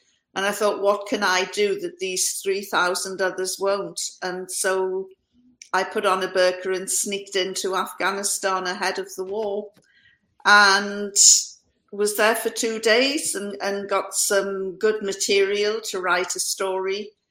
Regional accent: England, United Kingdom; accent: north of England; they didn't recognize my accent, which is the north of England, near Scotland, and they must have assumed that we all spoke like the Queen, and of course we don't.

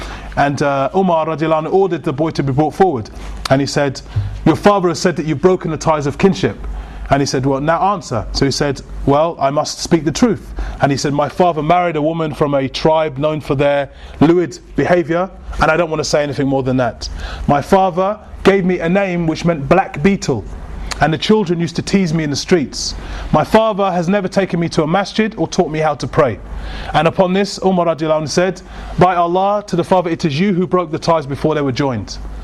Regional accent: United Kingdom; I'm British, and blah, blah, blah. I'm born and raised, but I'm a Muslim.

